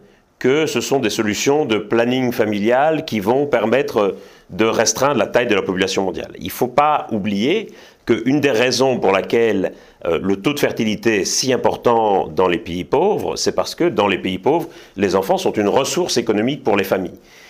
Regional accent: Belgium; now in Paris, France; je suis chercheur, je suis père de 3 enfants, je suis né en Belgique, j'habite à Paris depuis 2007. Je pense que je me fais aisément passer pour un Français.

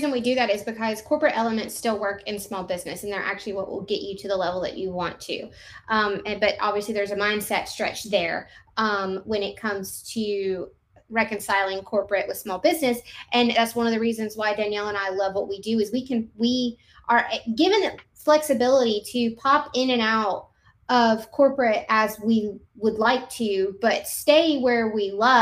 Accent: Alabama, United States; also born or lived in Atlanta, United States; So I am born and raised in Central Alabama. This is where I live in my hometown.

